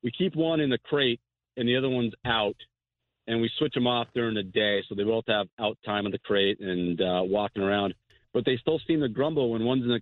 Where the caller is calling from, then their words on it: Mechanicsville, New York, United States; I'm calling from Mechanicsville, New York.